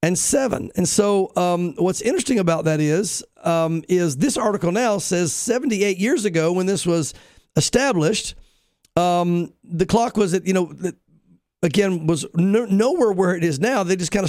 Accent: Muleshoe, Texas, United States

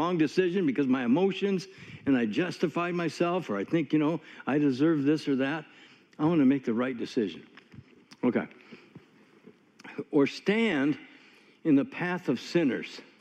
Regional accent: California, United States; I'm not from Tennessee. I'm from California.

